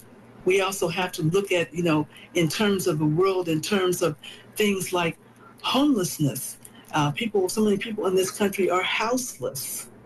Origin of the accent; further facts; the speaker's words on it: United States; because I'm an American of African descent. So my first struggle was here. Well, where I was born